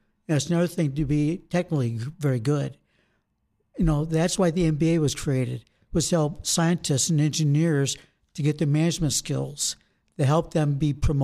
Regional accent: Michigan, United States; now in Wisconsin, United States; So we just said, neither one of us are really from Wisconsin. Mm-hmm. My wife grew up in Minnesota, and I grew up in Michigan.

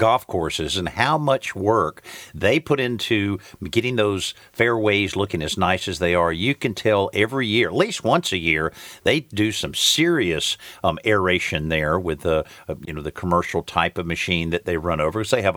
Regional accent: Marianna, Florida, United States; some of my friends down in my hometown of Marianna

